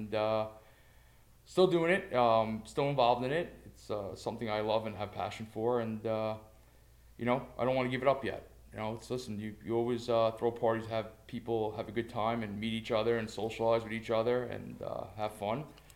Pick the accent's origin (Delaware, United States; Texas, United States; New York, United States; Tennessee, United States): New York, United States; Queens; In Bayside, Queens.